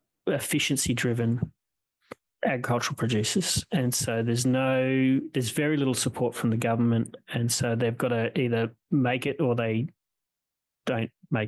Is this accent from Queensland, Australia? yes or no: yes; Queensland, Australia; Remember that I'm a Queenslander and I think I'm the best, biggest and best at everything.